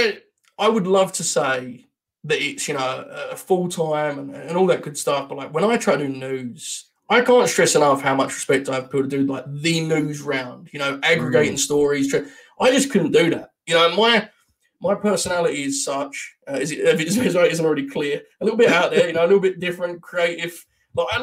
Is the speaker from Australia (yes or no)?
no; United Kingdom; I'm a British journeyman who's travelled the world.